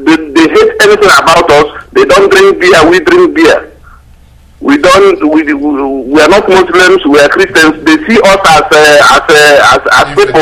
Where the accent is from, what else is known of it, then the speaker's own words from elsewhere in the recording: Nigeria; English is a second language; moved away as an adult; now in Germany; The first day I came into Germany, I met a lady in the train station. She asked me, where do you come from? I said, I come from Nigeria. She said, are you an Igbo man? I said, yes.